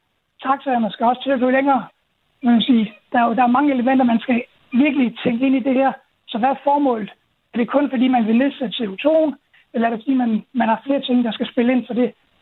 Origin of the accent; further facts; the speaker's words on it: Odense, Region of Southern Denmark, Denmark; jeg kommer fra Odense, og der er den grønne mobilitetsplan allerede et stort diskussionsemne.